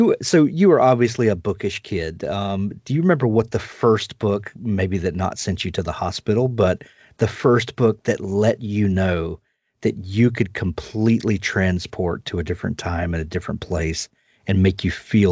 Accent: United States; As an American myself, there's a certain fascination in the States with the royal family

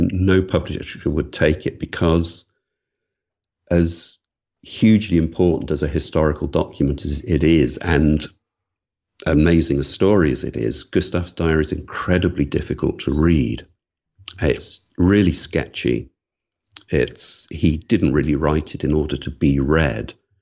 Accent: Wales, United Kingdom; I'm from Wales. I was born and grew up in Wales, and there's a word in the Welsh language, hiraeth

